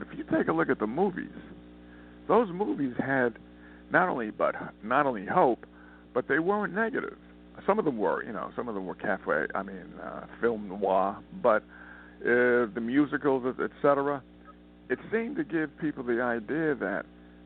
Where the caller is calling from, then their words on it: Montana, United States; Actually, I'm calling from Montana, so it's about